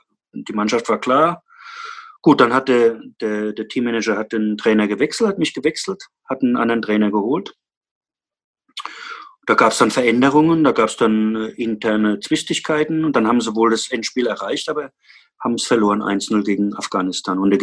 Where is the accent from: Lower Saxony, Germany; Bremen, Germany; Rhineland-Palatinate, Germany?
Rhineland-Palatinate, Germany; Dannenfels; in Dannenfels, wo ich herkomme.